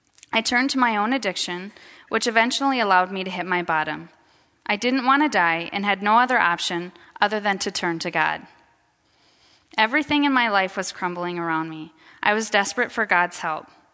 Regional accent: Sioux Falls, South Dakota, United States; The courts ordered him to move back to Sioux Falls and raise me in South Dakota. As a result, I was back in my hometown

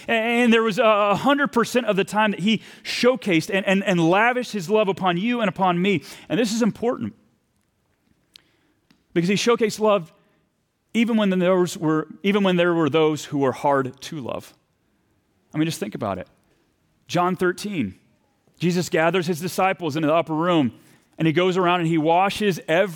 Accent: the South, United States; I'm from the South, and so we say, man, Peter, bless your heart.

